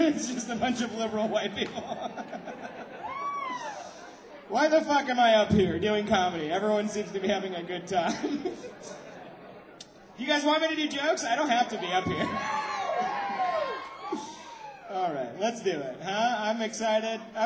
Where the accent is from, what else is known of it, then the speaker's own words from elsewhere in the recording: Atlanta, Georgia, United States; I'm going to do comedy. I'm a comedian from Atlanta.